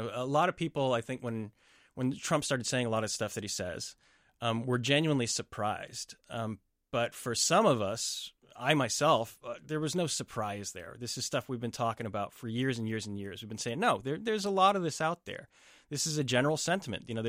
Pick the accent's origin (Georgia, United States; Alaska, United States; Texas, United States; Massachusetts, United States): Texas, United States; Dallas; born there; And I was born in Dallas, Texas, right? Like what's more American than Texas?